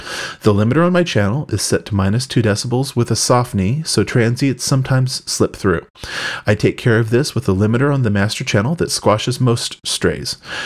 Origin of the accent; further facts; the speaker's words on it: California, United States; from the East Bay of San Francisco, California.